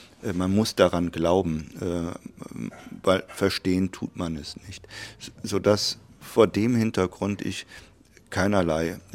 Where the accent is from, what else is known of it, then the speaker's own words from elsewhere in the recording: Rhineland, Germany; born there; Als Rheinländer, gebürtiger Rheinländer, sagt man immer, it is noch ever jod je jange, es ist noch immer gut gegangen.